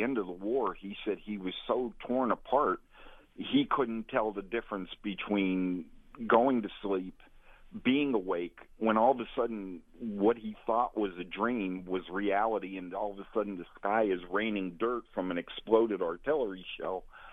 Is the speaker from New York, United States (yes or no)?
no; Pennsylvania, United States; being a little bit older and growing up in Pennsylvania